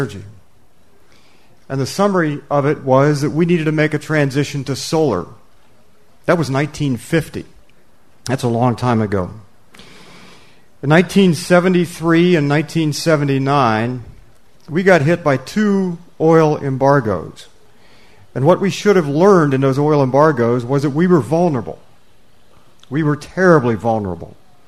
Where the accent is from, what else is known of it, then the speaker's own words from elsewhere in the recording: Ohio, United States; You know, I'm from Cloudy, Ohio, and it's flat. And come out to California, this is an amazing place.